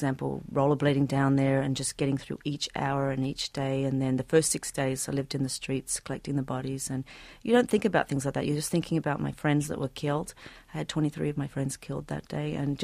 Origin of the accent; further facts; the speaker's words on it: Australia; Yeah, growing up in Australia